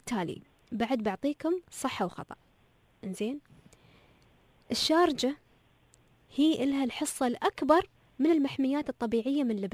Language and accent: Arabic; United Arab Emirates; فيما يخص ادوات الخياطه والتطريز عندنا في الامارات